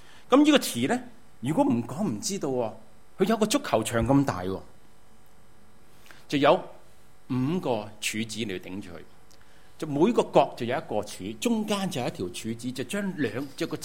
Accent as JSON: {"language": "Cantonese", "region": "Guangdong", "country": "China", "said": "我们作为中国人也是广东人。"}